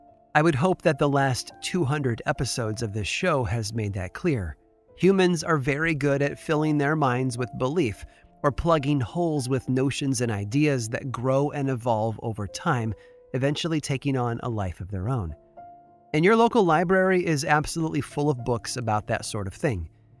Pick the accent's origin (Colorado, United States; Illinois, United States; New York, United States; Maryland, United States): Illinois, United States; Growing up in central Illinois meant that I was always just a couple of hours from one of the greatest cities in the country, Chicago.